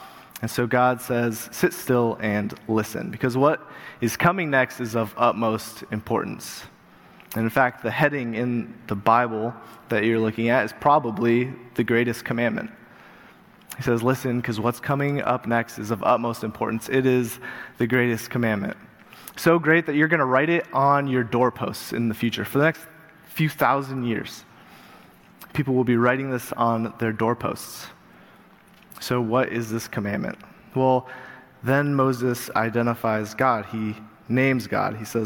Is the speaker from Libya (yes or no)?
no; Uganda; also born or lived in Colorado; now in United States; As my dad said, I grew up in Uganda. I came here, and then in college, I moved out to Colorado